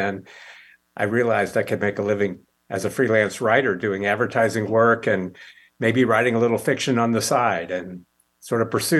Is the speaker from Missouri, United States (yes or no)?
no; Indiana, United States; Oh, well, I grew up in Indiana. I like to say I grew up beyond the suburbs in Indianapolis, actually in the corner of one of my grandfather's cornfields.